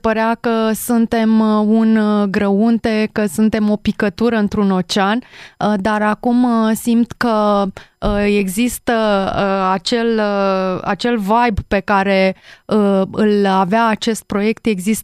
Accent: Romania; e pentru prima dată când spun că sunt mândră că sunt româncă

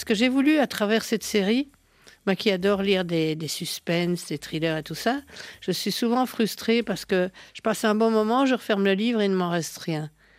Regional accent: Belgium; Je suis belge comme lui, on a les mêmes racines.

